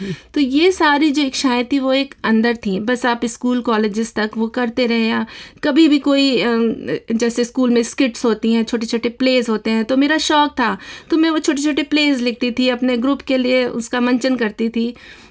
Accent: Lucknow, Uttar Pradesh, India; मेरी जो शिक्षा है वो मैं लखनऊ से आती हूँ

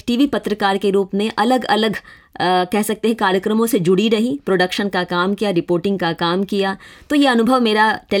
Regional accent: Bihar, India; first language Maithili; Hindi is a second language; वहाँ मेरा जन्म हुआ, पालन पोषण वहीं हुआ। तो मिथिला की माटी में रची बसी मैथिली मेरी मातृभाषा है

